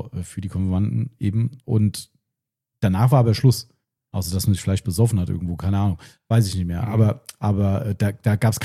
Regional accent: Steinfischbach, Hesse, Germany; Stein-Tischbach, übrigens mein Heimatort.

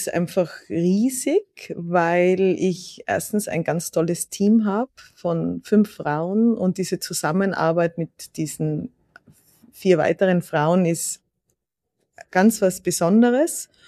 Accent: Austria; als Europäerin, als Österreicherin

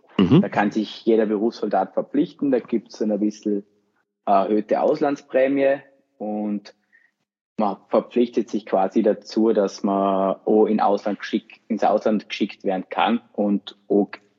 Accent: Vorarlberg, Austria; Ich hoffe, es ist ein bisschen verständlich, wie ich rede mit meinem Dialekt. Ich bin aus dem schönen Vorarlberg am Bodensee.

